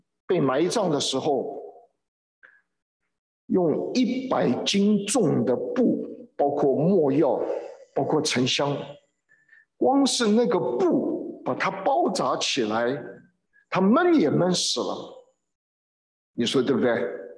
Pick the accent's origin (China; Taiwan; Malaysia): China; 他们的坟墓地跟我们中国人的坟墓地不一样的